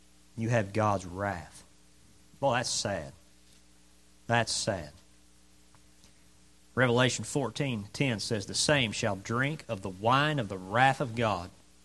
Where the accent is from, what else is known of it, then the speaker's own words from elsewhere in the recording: the South, United States; We're from the South. People in the South are loudmouths.